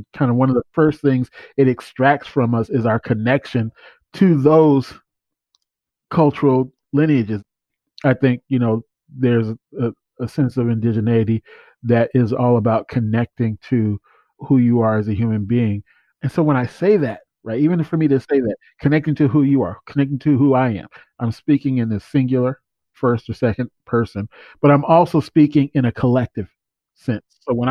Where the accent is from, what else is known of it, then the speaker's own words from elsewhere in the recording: Seattle, Washington, United States; born there; I was born here in Seattle.